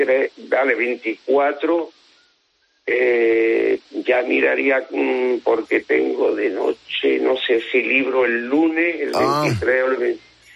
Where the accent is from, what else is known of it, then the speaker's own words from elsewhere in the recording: Seville, Andalusia, Spain; moved away as an adult; Yo no soy de nacimiento, yo soy sevillano, ¿no? De cama. Pero que todo. Sí, pero llevo aquí ya muchos años, llevo 25 para 26 años.